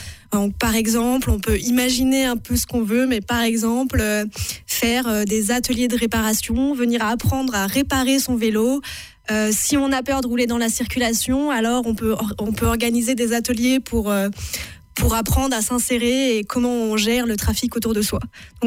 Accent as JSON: {"language": "French", "region": "Auvergne-Rhône-Alpes", "country": "France", "also_born_or_lived": "Brussels", "said": "Moi, je suis originaire de la région iséroise, proche de Grenoble. Mais j'arrive de Bruxelles"}